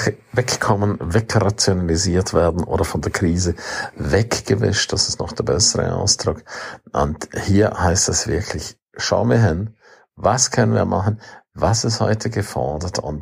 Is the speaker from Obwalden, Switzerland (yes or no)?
no; Graubünden, Switzerland; first language Romansh; German is a second language; Okay, sorry, meine Muttersprache ist rätoromanisch. Deutsch ist eine Fremdsprache.